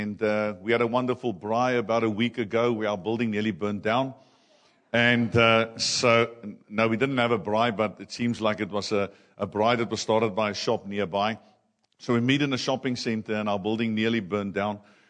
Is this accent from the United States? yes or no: no; South Africa; accent: Afrikaans; English is a second language; now in Lusaka, Zambia; forgetting the fact that I can barely speak English with not you noticing my Afrikaans accent.